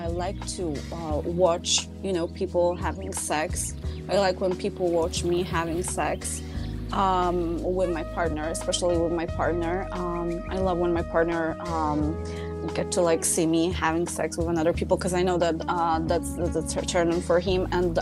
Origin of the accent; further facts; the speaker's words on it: Italy; English is a second language; moved away as an adult; now in Florida, United States; I moved to United States more than 10 years ago. Even though I grew up in Italy, I've been traveling a lot.